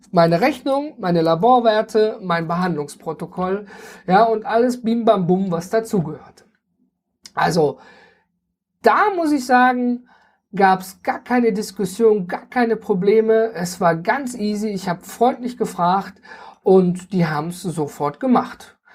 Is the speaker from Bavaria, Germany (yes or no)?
no; North Rhine-Westphalia, Germany; ich komme zum Beispiel aus dem Ruhrgebiet und da sind wir ja ein großer Misch an Völkchen, die alle zusammenkommen.